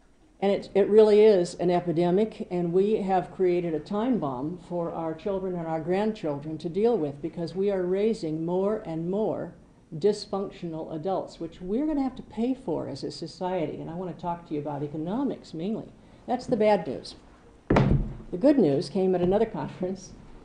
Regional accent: Fairbanks, Alaska, United States; Thank you. … from Fairbanks.

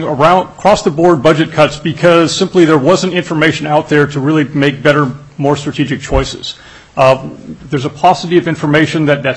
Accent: Florida, United States; So I was from Florida, and I can say that I think that if this continues, you could be a rival for the winter tourism trade throughout the country.

